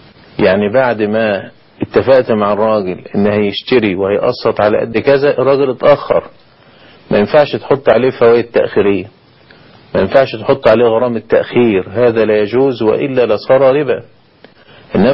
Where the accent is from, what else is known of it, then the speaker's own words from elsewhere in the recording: Egypt; يعني اذا كانت عندنا في مصر دلوقتي ال 100 جنيه ما تعملش حاجه